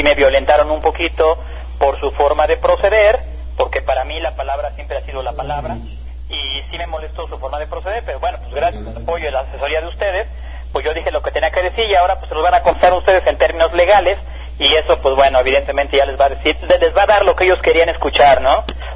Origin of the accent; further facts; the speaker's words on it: Mexico; lo que podemos como mexicanos hacer.